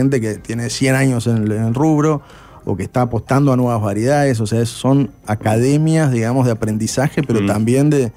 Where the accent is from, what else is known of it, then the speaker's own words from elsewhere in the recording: Uruguay; Nosotros creo que como uruguayos tenemos un debe también de volver a acercarnos al Tanat